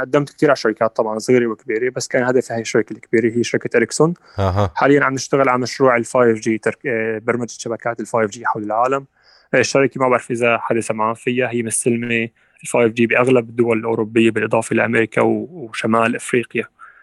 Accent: Syria; now in Europe; نحن خبرة الحرب اللي عشناها كسوريين هي خبرة بحد ذاتها

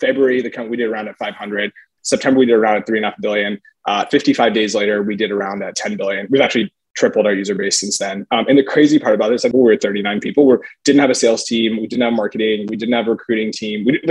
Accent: Texas, United States; And I grew up in Texas.

